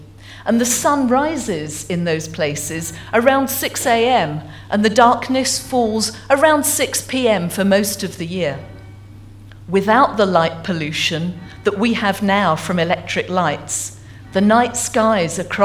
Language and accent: English; East of England, United Kingdom; now in Stornoway, United Kingdom; as you can tell from my accent, I'm not originally from Stornoway. In fact, I have to own up to being an Essex girl. I come from just outside London, Essex by birth and by upbringing.